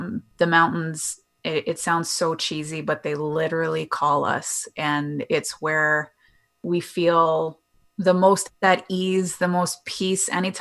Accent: Ontario, Canada; now in Calgary, Canada; I was born and raised in Northern Ontario. Snow was just a part of my life.

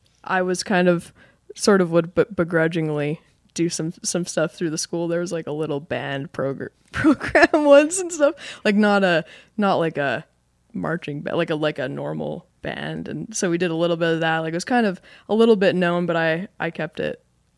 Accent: Bow Island, Alberta, Canada; Yeah, I grew up in Bow Island, small town, 1,500 people.

